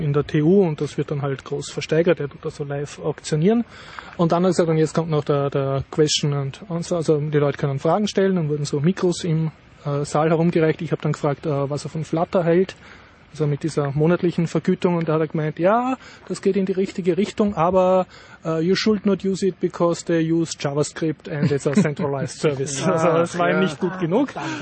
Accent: Austria; German is a second language; was für mich als Österreicher sehr Peinliches passiert

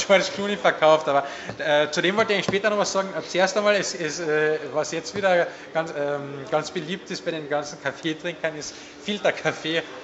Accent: Austria; bei uns in Österreich

